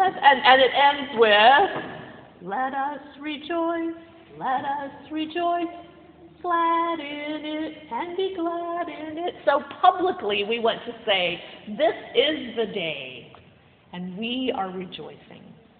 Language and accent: English; the South, United States; accent: southern; My southern accent's back, so I'm working on that.